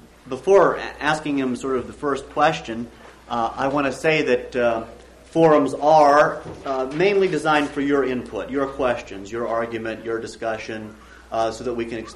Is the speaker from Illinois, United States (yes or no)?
yes; Chicago, Illinois, United States; I'm from Chicago, where I teach.